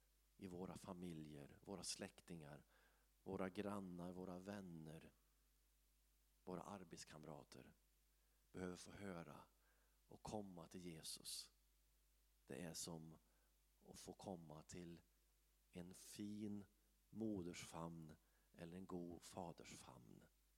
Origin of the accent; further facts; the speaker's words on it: Arvika, Värmland, Sweden; när jag växte upp i Arvika